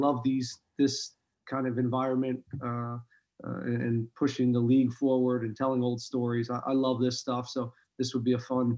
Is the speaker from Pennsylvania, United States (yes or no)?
yes; Pennsylvania, United States; I am from Pennsylvania.